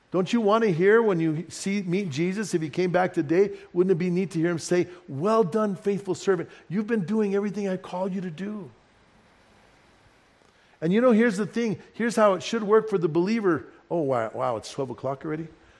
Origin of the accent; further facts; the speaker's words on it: Bernalillo, New Mexico, United States; And I grew up in Bernalillo, so I would ride up and down the valley.